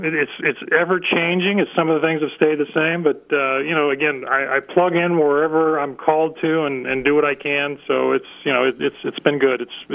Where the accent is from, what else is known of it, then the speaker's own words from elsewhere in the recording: Youngstown, Ohio, United States; We're both from Northeastern Ohio. He's from Akron. I'm from Youngstown.